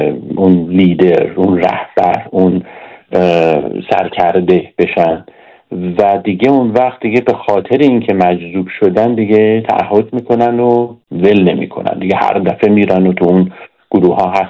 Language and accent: Persian; Iran; moved away; با فرهنگ ایرانی هم کاملا آشنا هستم برای اینکه در اون بزرگ شدم و حتی بعد از مهاجرت هم از ایران هم 40 خورده سال هستش